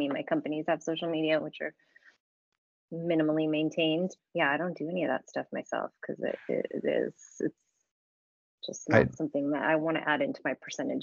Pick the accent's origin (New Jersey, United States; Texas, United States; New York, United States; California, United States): California, United States; Santa Barbara; No, okay, I'm from Santa Barbara.